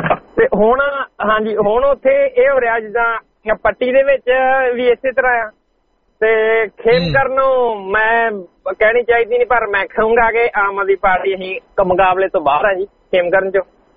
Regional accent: Khadoor Sahib, Punjab, India; ਤੇ ਮੇਰਾ ਪਿੰਡ ਵੈਸੇ ਖਡੂਰ ਸਾਹਿਬ ਦੇ ਵਿੱਚ, ਮੇਰਾ ਪਿੰਡ ਖਡੂਰ ਸਾਹਿਬ ਚ ਆਉਂਦਾ।

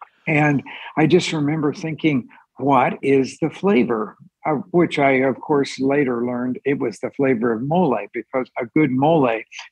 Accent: Oklahoma City, Oklahoma, United States; I grew up in Oklahoma City in a barbecue restaurant, which has its own incredible smells

